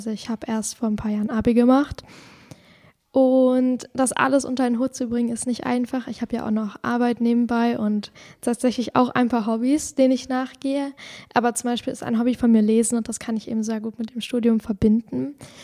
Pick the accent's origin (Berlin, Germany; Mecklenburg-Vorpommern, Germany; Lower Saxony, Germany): Berlin, Germany; ich bin 20, bin in Zehlendorf aufgewachsen